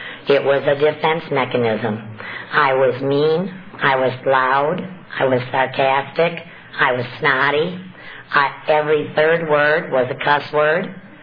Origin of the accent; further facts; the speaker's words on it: Winder, Georgia, United States; I'm from Winder, Georgia, and I am pleased to be here this afternoon doing this workshop.